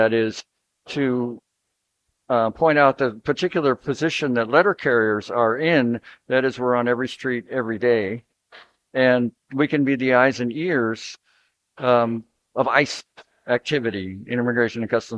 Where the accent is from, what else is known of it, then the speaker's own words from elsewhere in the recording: Portland, Oregon, United States; Portland, Oregon.